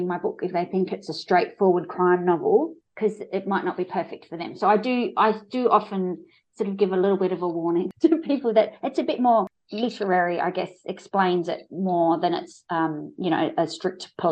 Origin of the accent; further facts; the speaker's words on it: Launceston, Tasmania, Australia; Because I grew up in Launceston in Tasmania, which is a fairly small town